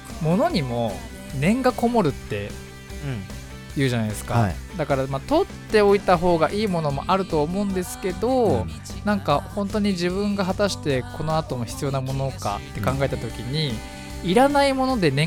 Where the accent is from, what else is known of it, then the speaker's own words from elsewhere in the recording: Fujisawa, Kanagawa, Japan; この番組は藤沢出身の俳優タレントとして活動する … と、藤沢出身のハートフルをモットーとする不動産屋さん…社長による藤沢ラバーコンビでお送りする地元密着番組です。